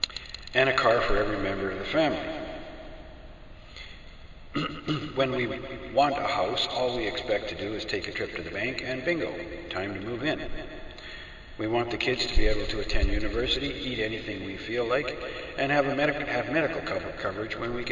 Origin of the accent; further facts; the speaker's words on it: Canada; As a Canadian, I have a criminal record on account of these American bullies